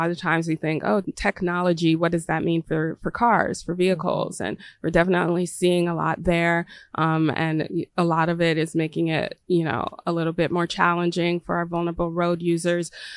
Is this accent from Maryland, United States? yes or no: yes; Maryland, United States; I have a lot of experience in that growing up in Maryland and using transit primarily in high school to get to and from practice